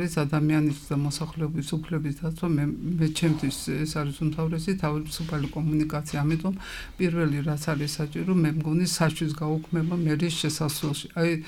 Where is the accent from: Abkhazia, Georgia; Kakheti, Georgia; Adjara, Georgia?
Adjara, Georgia; Batumi; მე დავიბადე ქალაქ ბათუმში, ჩემი ოჯახიც აქ ცხოვრობს. აქ დავამთავრე მესხე საშუალო სკოლა, შემდეგ ილია ჭავჭავაძის სახელობის უნივერსიტეტის უცხოენების ფაკულტეტი